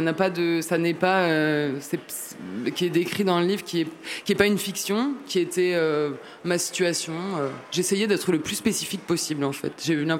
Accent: France; Moi, je viens des classes moyennes, de la France rurale

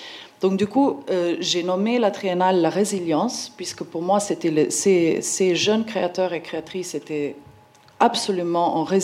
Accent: Ljubljana, Central Slovenia, Slovenia; j'étais invitée à retourner vers mon pays natal, donc vers ma ville natale, Ljubljana, en Slovénie

